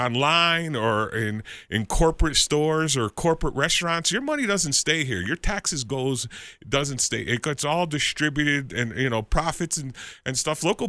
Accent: East Coast, United States; because I'm from East Coast.

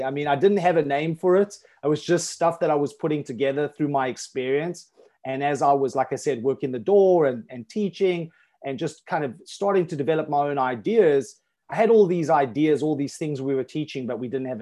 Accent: South Africa; now in Isle of Man; I'm originally from South Africa, although presently I live on the Isle of Man, which is an island just off the coast of the United Kingdom. It's in the Irish Sea. I was brought up in government housing, so similar to the projects in the United States.

